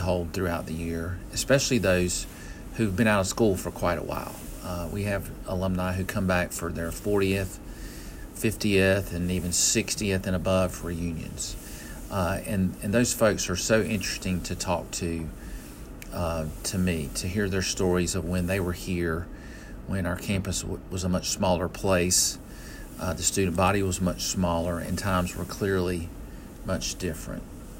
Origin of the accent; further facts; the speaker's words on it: High Point, North Carolina, United States; now in Wake Forest, United States; I grew up in my hometown is High Point, North Carolina, and I currently live in Wake Forest, North Carolina.